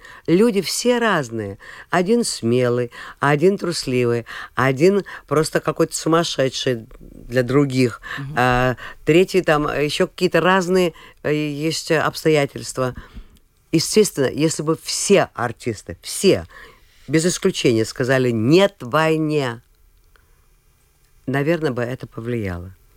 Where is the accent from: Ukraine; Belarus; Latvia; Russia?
Latvia; born there; Russian is a second language; А я себя считала, что я латвийская певица, потому что я родилась в Латвии, заканчивала латышскую школу. Я первую книжку на русском языке прочитала в 19 лет, еле-еле.